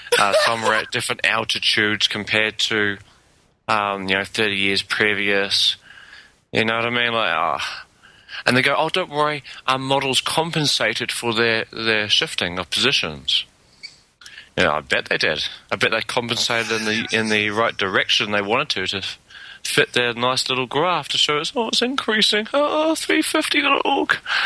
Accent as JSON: {"language": "English", "country": "New Zealand", "tie": "born or raised there", "said": "They even had an action here on Sunday in New Zealand. Isn't that nice? In fact, in my hometown, they had an action."}